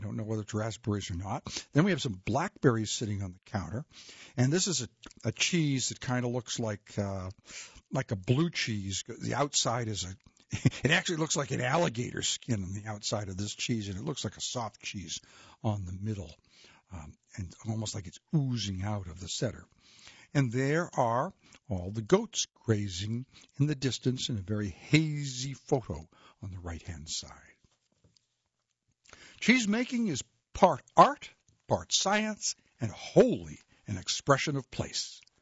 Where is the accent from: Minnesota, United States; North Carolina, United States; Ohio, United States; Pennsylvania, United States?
North Carolina, United States; Asheboro; In my hometown of Asheboro, in Southport and New Bern, in Winston-Salem and Durham and Mount Airy and Washington